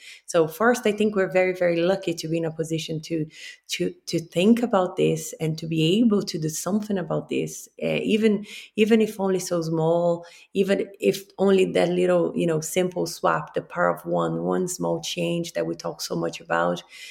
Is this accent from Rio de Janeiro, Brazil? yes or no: yes; Rio de Janeiro, Brazil; I'm not going to say cold because I'm from Rio, but, you know, cooler, I suppose, winters.